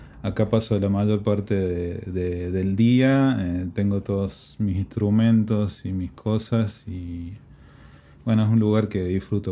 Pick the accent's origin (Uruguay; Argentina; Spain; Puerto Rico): Argentina; Córdoba; estudié piano también en mis inicios en Córdoba, de donde soy oriundo.